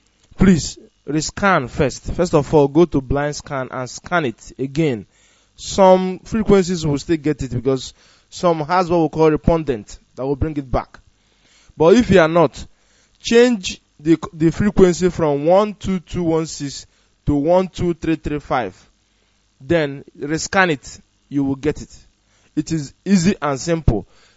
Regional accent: Enugu State, Nigeria; I'm from Enugu State.

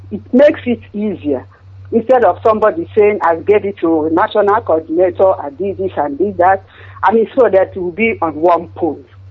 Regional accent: Arochukwu, Abia, Nigeria; now in Germany; I'm from Achari Hechiowa in Arochukwu, in Biafra land.

